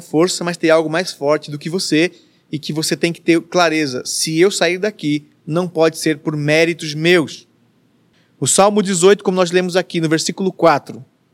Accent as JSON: {"language": "Portuguese", "region": "Minas Gerais", "country": "Brazil", "tie": "born there", "said": "para alguém leigo como eu, que nasci em Minas Gerais, uma terra que não é banhada pelo mar"}